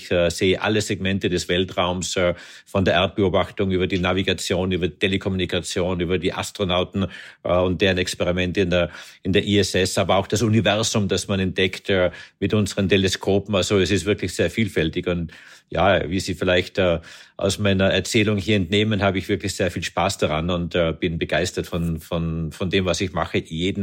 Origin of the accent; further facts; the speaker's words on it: Austria; ich komme aus Österreich, wie Sie wissen.